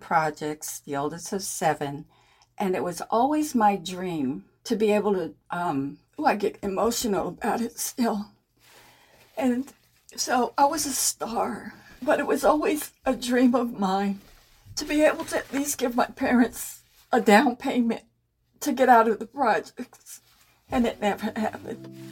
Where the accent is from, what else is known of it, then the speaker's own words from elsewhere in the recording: Harlem, New York, United States; Yes, we're from Harlem, but we are ballet dancers.